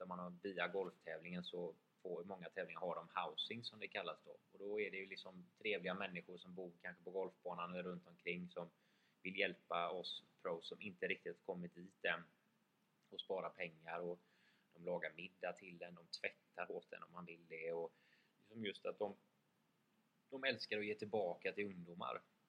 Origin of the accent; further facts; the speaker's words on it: Sweden; så älskar jag att jag kommer från Sverige där man värderar.